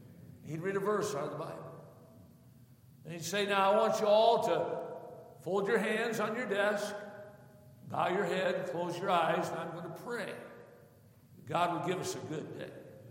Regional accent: Watertown, Wisconsin, United States; I didn't go to kindergarten. I grew up in Watertown, Wisconsin, the home of America's first kindergarten.

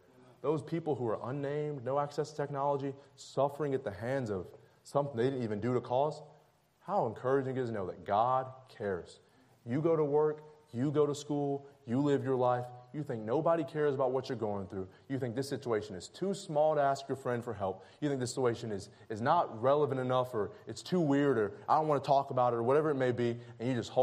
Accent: the South, United States; because we grew up in the South

